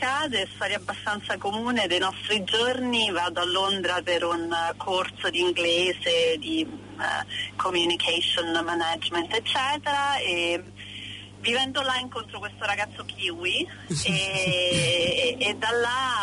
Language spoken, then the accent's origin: Italian; Rome, Lazio, Italy; also born or lived in Sardinia; io sono un mix, nata in Sardegna e vissuta a Roma, da padre leccese, nonna fiorentina e resto ancora un altro po' di mix con paesi europei, Germania, eccetera